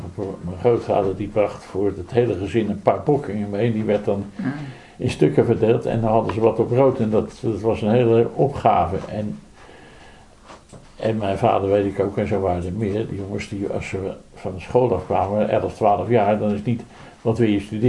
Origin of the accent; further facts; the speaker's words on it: Leiden, South Holland, Netherlands; ik ben in Leiden geboren.